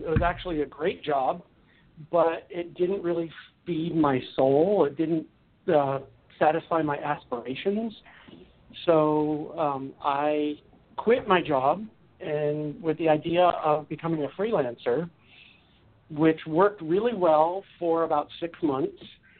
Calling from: Buffalo, New York, United States; also born or lived in Delaware; I am currently in Buffalo, New York.

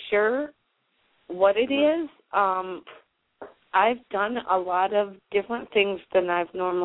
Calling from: Pennsylvania, United States; I'm calling from Pennsylvania.

